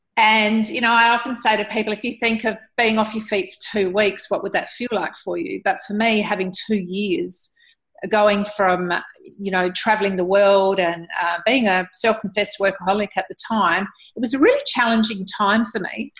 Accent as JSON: {"language": "English", "town": "Adelaide", "region": "South Australia", "country": "Australia", "tie": "born or raised there", "said": "It happened back in my hometown here in Adelaide."}